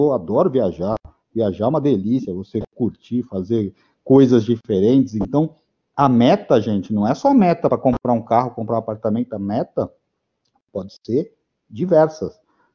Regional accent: São Paulo, Brazil; born there; aí eu nasci em São Mateus, lá no fundão da Zona Leste.

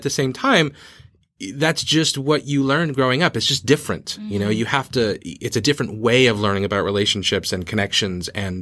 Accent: Boston, Massachusetts, United States; now in Beijing, China; born and raised in Boston. The only other place I've ever lived is Beijing, and I lived here for over 10 years. So yeah. I'm like, I can say I'm from Boston. I can say I grew up in Boston. I'm New Englander.

